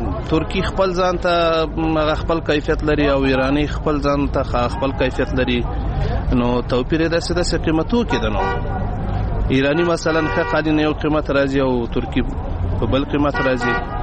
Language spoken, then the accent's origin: Pashto; Logar, Afghanistan; زه د لوګر ولایت اوسیدونکی یم.